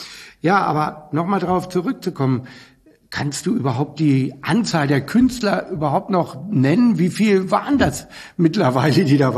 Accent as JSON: {"language": "German", "town": "Hanover", "region": "Lower Saxony", "country": "Germany", "tie": "born there", "said": "Ich bin in Linden geboren."}